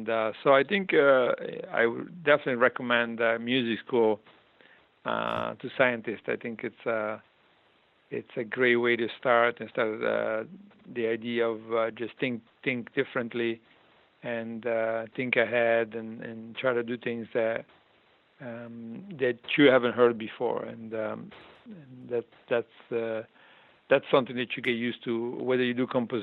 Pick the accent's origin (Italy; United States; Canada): Italy; Genoa, Liguria; And then my region where I grew up in Liguria, in the northwest of Italy, turns out to be Genova, my city